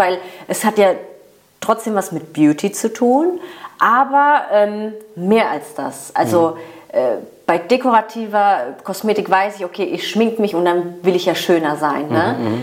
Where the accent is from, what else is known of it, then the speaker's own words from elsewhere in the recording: Mannheim, Baden-Württemberg, Germany; Genau, wir sind ja auch aus Mannheim